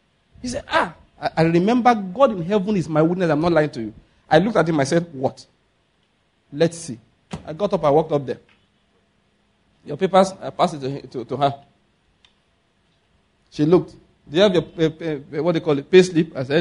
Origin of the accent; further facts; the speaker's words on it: Enugu, Enugu State, Nigeria; I said, listen, I come from Enugu.